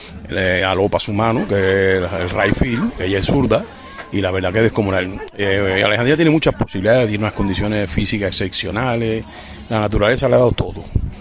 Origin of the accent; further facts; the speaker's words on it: Oriente, Cuba; es de Oriente, de mi tierra